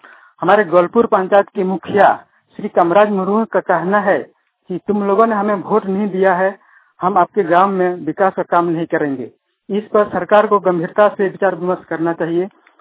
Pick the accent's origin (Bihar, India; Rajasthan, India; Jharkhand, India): Jharkhand, India; Dumka; मेरे गांव 5 टोला है, 5 टोला में डीप बोरिंग होना चाहिए। … दुमका झारख